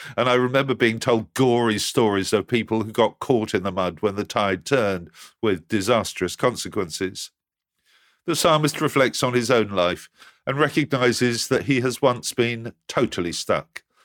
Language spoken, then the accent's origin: English; Westcliff-on-Sea, East of England, United Kingdom; I was born and brought up in Westcliff-on-Sea in Essex, which is on the Thames estuary. As a boy, I loved exploring the coast, which is well known for its generous expanses of mud.